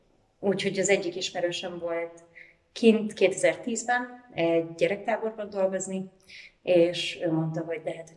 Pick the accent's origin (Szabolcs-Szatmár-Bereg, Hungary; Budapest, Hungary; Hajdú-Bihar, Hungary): Budapest, Hungary; moved away as an adult; now in Michigan, United States; Itt végeztem minden iskolát, itt éltem, itt vannak a barátaim.